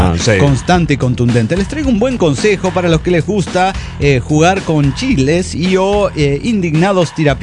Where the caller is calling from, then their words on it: Pachuca, Hidalgo, Mexico; de Pachuca, Hidalgo, México.